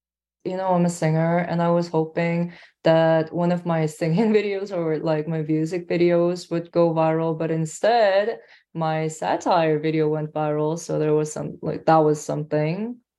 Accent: South Korea; By the way, I'm from Korea.

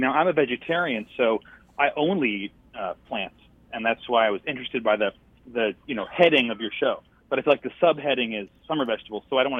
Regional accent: North Carolina, United States; Well, so I grew up in North Carolina, and my family had a quarter acre plot on the in the backyard

